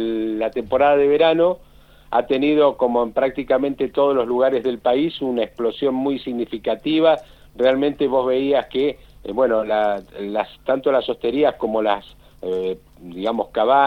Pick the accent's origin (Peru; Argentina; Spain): Argentina; Buenos Aires; born there; now in Chubut, Argentina; No, yo no soy de Gualjaina. Yo soy nacido en Buenos Aires, uh-huh, radicado en la cordillera chubutense hace 41 años, y fui residente de Gualjaina durante 15 años